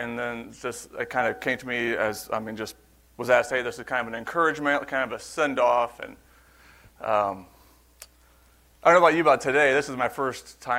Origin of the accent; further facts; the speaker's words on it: St. Louis, Missouri, United States; from St. Louis.